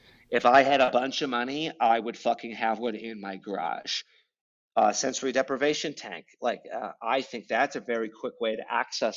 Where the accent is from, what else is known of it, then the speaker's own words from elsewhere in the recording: Midwest, United States; Cause as a Midwesterner, I've got this inner dialogue from, you know, being hit as a child and being bullied